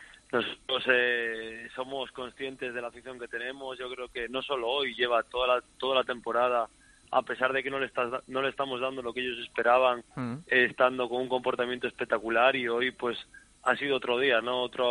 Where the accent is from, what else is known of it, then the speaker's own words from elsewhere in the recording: Galicia, Spain; Sí, yo soy gallego, estoy aquí cerquita, 3 horitas.